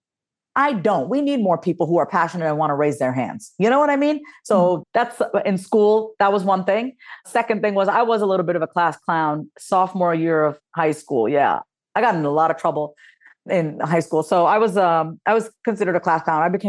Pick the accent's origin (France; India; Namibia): India; So I'm the brown sheep of the family. I'm Indian.